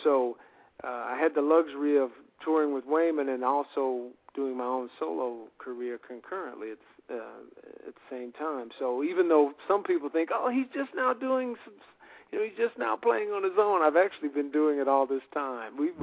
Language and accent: English; Texas, United States; Well, I'm actually from Texas. I'm a native Texan